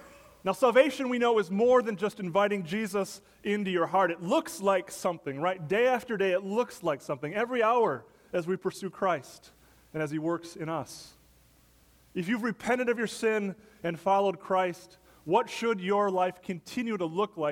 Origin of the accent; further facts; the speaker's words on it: Wisconsin, United States; In my hometown up in Wisconsin a few months ago